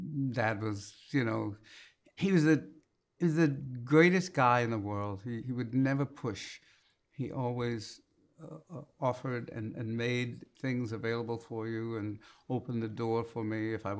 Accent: San Francisco, California, United States; I sang some pretty sophisticated songs when I was 18 and 19 years old because I grew up in San Francisco and I frequented the jazz clubs

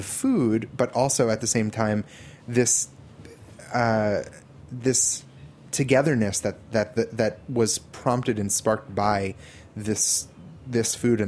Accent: New Jersey, United States; it was a type of like communal eating that growing up in New Jersey, like I didn't have that at all.

